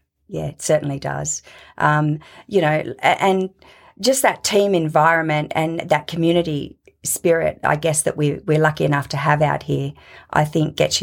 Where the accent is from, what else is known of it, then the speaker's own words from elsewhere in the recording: Orange, New South Wales, Australia; is a country girl that was born and bred in Orange.